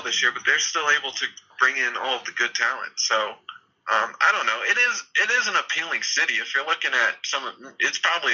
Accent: Colorado, United States; I'm from Colorado, so I compare everything to Colorado.

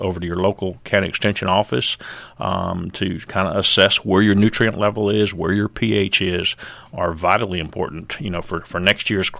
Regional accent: The Rock, Georgia, United States; anytime I go do a program in the state and say, well, I'm from The Rock, Georgia, they're all like, the what?

